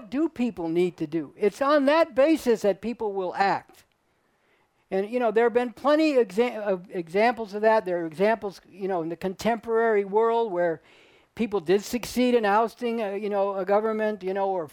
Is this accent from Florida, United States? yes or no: no; Berkeley, California, United States; because I came from Berkeley